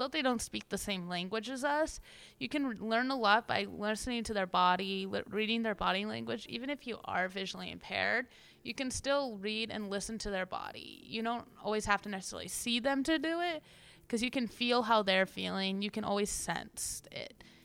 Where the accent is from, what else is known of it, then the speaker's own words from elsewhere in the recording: San Jose, California, United States; I'm from San Jose, California, and I'm this year's head female counselor.